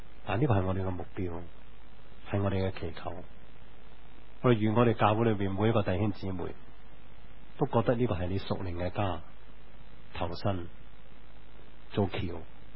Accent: Hong Kong; 但可惜，今天我们香港人个个受 … 影响，只是在乎曾经拥有，不是向往那些天长地久。

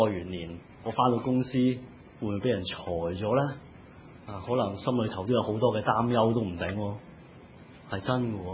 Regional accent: Hong Kong; 我又发觉我哋香港人咧有两种嘅心态系面对住嘅。

